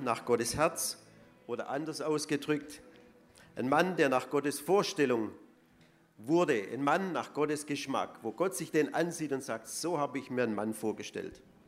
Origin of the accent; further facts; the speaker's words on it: Swabia, Germany; now in United Kingdom; Ich habe ja schon gesagt, ich bin ein Schwabe. Ich bin ein Exilschwabe, ich lebe zurzeit in der Nähe von London.